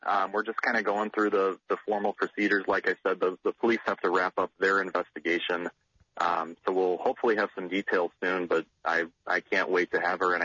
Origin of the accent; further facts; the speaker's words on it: Schaumburg, Illinois, United States; I am. I'm from Schaumburg, Illinois.